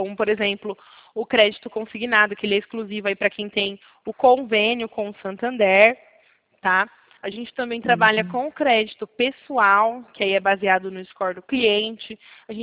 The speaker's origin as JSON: {"language": "Portuguese", "town": "Limeira", "region": "São Paulo", "country": "Brazil", "said": "Porque eu também sou daqui de Limeira, né? Faculdade, trabalho na prefeitura"}